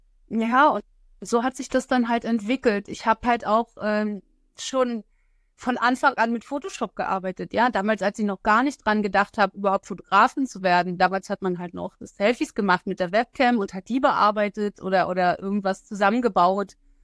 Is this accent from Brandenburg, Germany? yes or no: yes; Falkensee, Brandenburg, Germany; ich komme aus Falkensee bei Berlin.